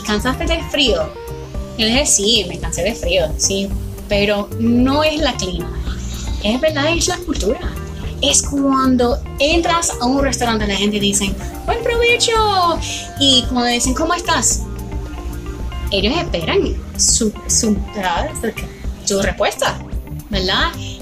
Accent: United States; Spanish is a second language; Y la gente no quería hablar conmigo, ¿sabes? Por ser norteamericana.

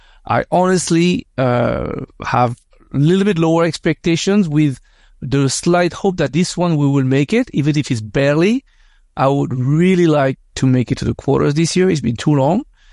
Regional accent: Paris, Île-de-France, France; also born or lived in Korea; I moved from Korea when I'm 2 years old. I grew up all my childhood in Paris.

